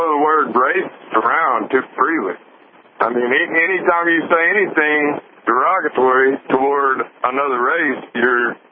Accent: Arkansas, United States; I'm from Arkansas.

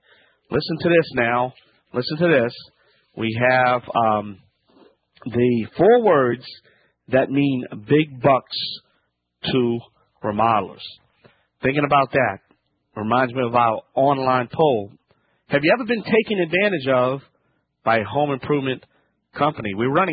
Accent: Louisiana, United States

